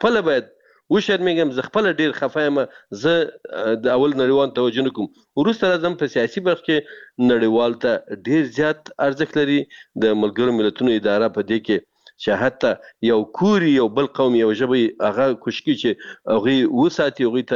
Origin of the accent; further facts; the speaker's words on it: Afghanistan; زه د یو افغان د یو پښتون په توګه